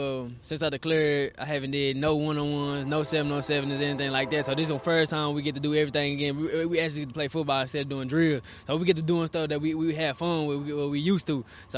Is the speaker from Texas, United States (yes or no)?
yes; Houston, Texas, United States; But I like that, though, because I came from Houston.